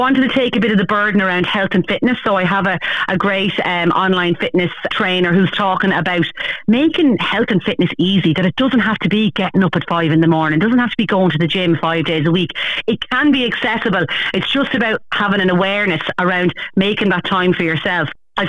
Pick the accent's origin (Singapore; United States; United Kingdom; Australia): Australia; Westmead, New South Wales; from Westmead, an early years worker